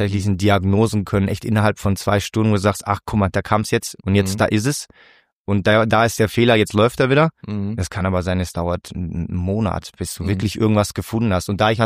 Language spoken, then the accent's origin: German; Bavaria, Germany; Ich komme aus dem Allgäu, bin 35.